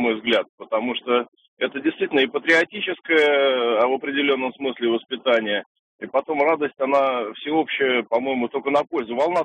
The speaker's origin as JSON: {"language": "Russian", "region": "Saint Petersburg", "country": "Russia", "said": "я из Санкт-Петербурга."}